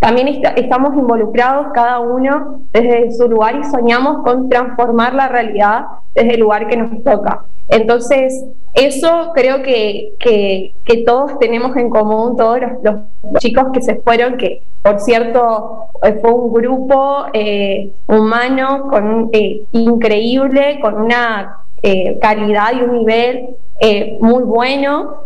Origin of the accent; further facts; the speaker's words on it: Formosa, Argentina; de Formosa.